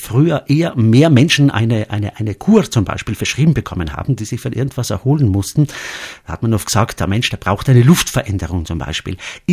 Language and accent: German; Trentino-Alto Adige, Italy; now in Innsbruck, Austria; Diesen Aspekt finde ich als Südtiroler in Innsbruck besonders interessant.